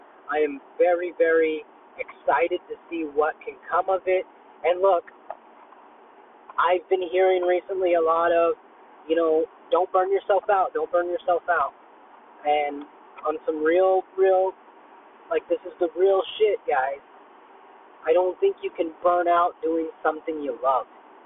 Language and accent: English; United States; born there; I felt grateful this morning because I was born in America. I think that was a big deal.